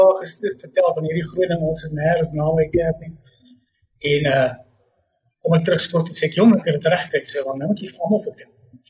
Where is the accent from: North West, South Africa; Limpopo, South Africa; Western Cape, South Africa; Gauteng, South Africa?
Gauteng, South Africa; Troyville; So aan die ooste kant van Johannesburg, arm area, Troyville, groot geword. Maar met groot genade beland in baie goeie skool. So ek het by JP Boys gematrikuleer.